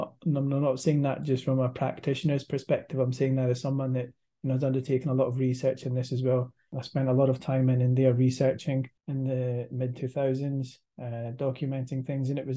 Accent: Scotland, United Kingdom; I'm from Scotland, and I would say my upbringing probably quite similar to a lot of people in this country that were born here, particularly those maybe in smaller towns

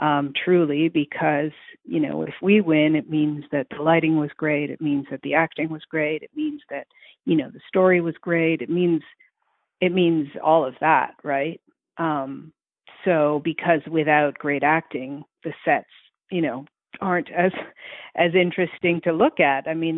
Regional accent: Montreal, Quebec, Canada; Mm-hmm. I'm from Montreal.

